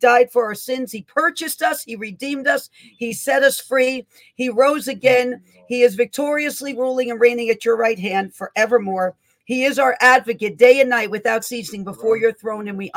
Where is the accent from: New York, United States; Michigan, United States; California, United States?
New York, United States; Bronx; I'm a native New Yorker. I was born in the Bronx, New York, and I have been in New York my entire life.